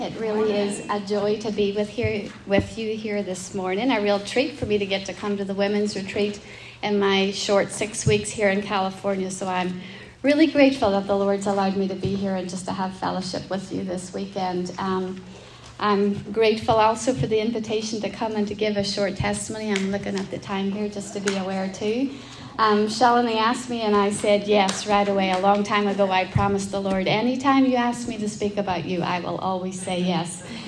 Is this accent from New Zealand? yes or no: no; Northern Ireland, United Kingdom; now in United States; So I'm from Northern Ireland, but I am now an American citizen. And so I grew up in Northern Ireland in a Christian home, and saved at 11